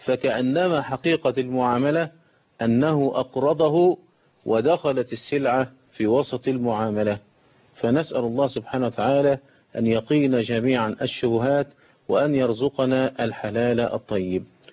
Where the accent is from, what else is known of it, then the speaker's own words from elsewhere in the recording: Egypt; يطلب تلاجة زي بيحصل عندنا في مصر